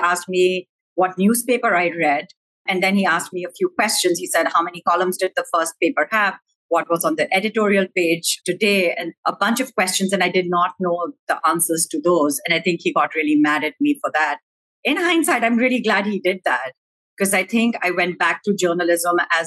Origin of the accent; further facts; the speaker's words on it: India; also born or lived in Syria; So I grew up in many small townships in India because my dad used to work in steel. So I grew up in India and in Syria, where my dad also went to work in steel.